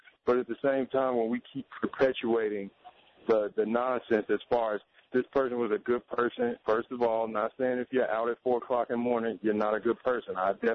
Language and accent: English; Chicago, Illinois, United States; I actually grew up on the west side of Chicago, where my parents moved quickly in the 90s